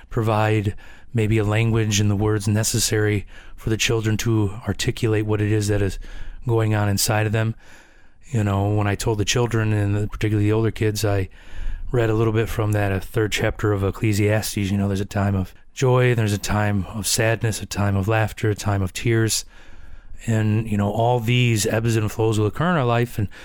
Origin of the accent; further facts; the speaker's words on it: United States; I'm from the United States, and I know there's a variety of people from around the world that listen to this